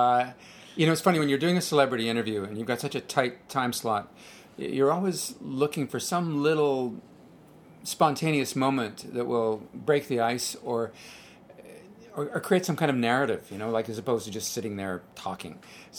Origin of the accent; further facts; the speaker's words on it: Canada; Although we are both from Canada, which should count for something